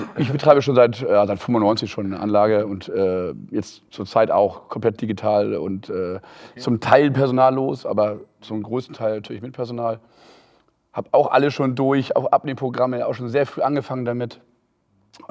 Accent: Northern Germany, Germany; Und dann dachte ich, ach, ich komme ja aus dem Norden, kann ich da ja auch machen.

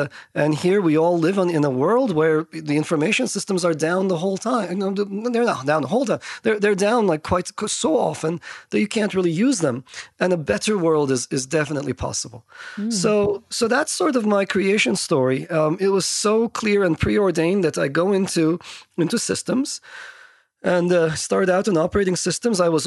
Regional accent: Istanbul, Turkey; I grew up in Turkey and I grew up in a country where, you know, everything is done and everything is well done

